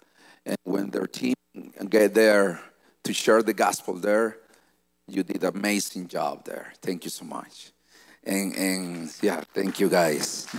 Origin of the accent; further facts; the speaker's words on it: El Salvador; now in Nicaragua; I'm from El Salvador. I'm Salvadorian. But I spent my last 20 years in Nicaragua with my family